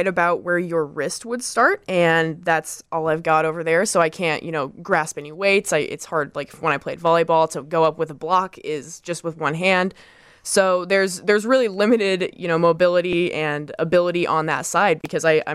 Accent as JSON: {"language": "English", "region": "Illinois", "country": "United States", "tie": "born or raised there", "said": "Yeah, so for my entire life growing up in Central Illinois and playing all kinds of different sports"}